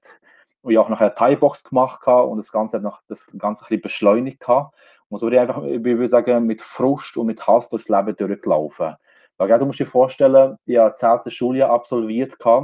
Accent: Kosovo; ich bin in Kosovo geboren und aufgewachsen, in einer Familie, in einer grossen Familie, ich würde sagen so in einer Sippenfamilie, in einem Dorf.

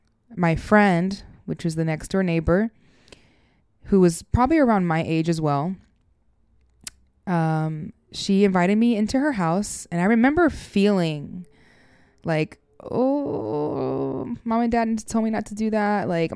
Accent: Hollywood, Florida, United States; And growing up in Fort Lauderdale, Hollywood to be specific, I had this best friend.

